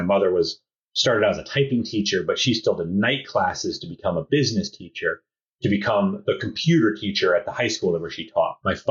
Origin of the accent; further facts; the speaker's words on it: Thomaston, Connecticut, United States; also born or lived in Southbury; So I grew up in Connecticut, and I lived in Thomaston, Connecticut, which is near Bristol, which is where ESPN is. And then I moved to a town called Southbury, Connecticut, my freshman year of high school.